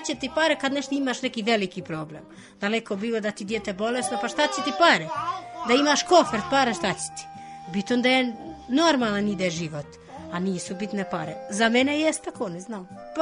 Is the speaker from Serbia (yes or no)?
no; Albania; Serbian is a second language; Ja vičem, ja nemam veze s Kosovom, ja sam iz Albanije. Albanija i Kosova razlikuje. Ja vičem, ja sam iz Albanije. I katolik